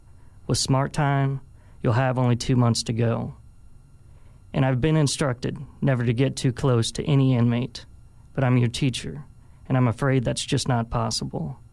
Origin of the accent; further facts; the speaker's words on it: Omaha, Nebraska, United States; You know, I grew up in Omaha, Nebraska.